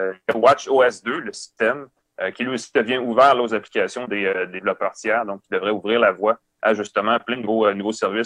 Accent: Quebec, Canada; chez nous au Québec.

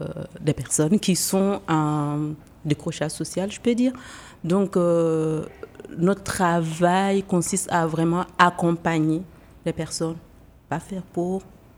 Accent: Ouagadougou, Centre, Burkina Faso; now in Brussels, Belgium; Je suis originaire du Burkina Faso. Je suis née à Ouagadougou. J'ai grandi à Ouagadougou.

